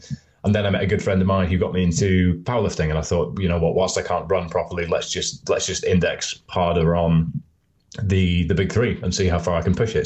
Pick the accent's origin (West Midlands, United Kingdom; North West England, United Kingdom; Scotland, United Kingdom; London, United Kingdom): Scotland, United Kingdom; but I grew up in Scotland